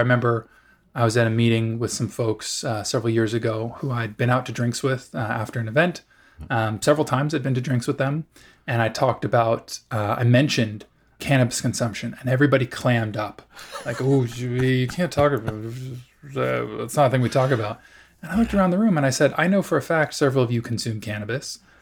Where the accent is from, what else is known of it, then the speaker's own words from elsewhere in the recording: Los Angeles, California, United States; there were times growing up in California, we were at this really interesting intersection